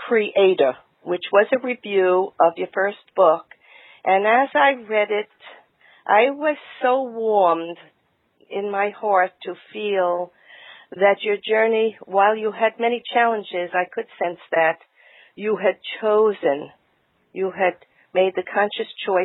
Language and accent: English; New York, United States; And Dee, you know, I grew up in New York in a Jewish family, and you just described everything that was given to me.